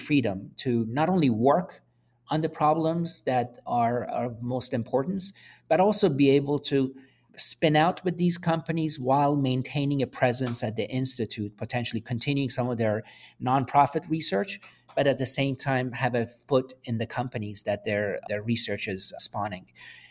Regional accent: Canada; also born or lived in Iran; So kind of like you, I'm originally from Iran. I grew up most of my life in Canada. We left Iran when I was young.

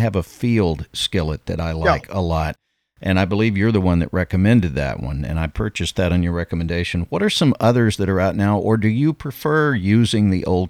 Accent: Texarkana, United States; I grew up near the Red River as well, up near Texarkana.

